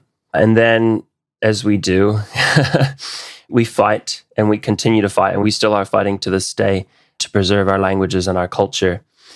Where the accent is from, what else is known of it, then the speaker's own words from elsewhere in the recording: Hawaii, United States; I'm actually from Hawaii, and I'm a native Hawaiian.